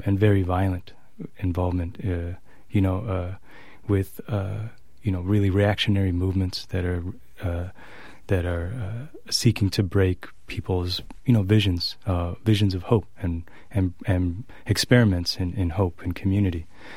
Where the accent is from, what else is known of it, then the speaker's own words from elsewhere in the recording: New Jersey, United States; as a young child growing up in New Jersey, where am I in the world?